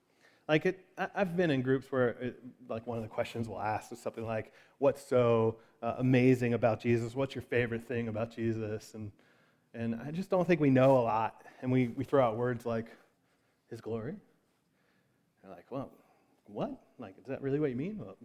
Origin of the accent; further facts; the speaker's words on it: Florida, United States; I grew up in South Florida, and one of my really good friends from school was a pretty Orthodox Jewish family.